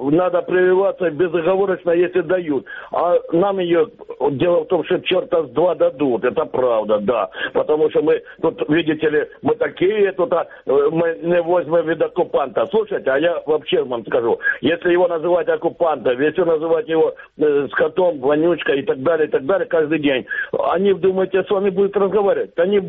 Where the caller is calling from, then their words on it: Luhansk Oblast, Ukraine; Луганская область.